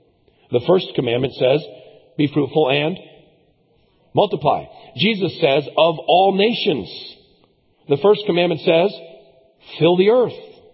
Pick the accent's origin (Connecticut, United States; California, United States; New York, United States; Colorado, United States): Connecticut, United States; Now, when I grew up in church in Connecticut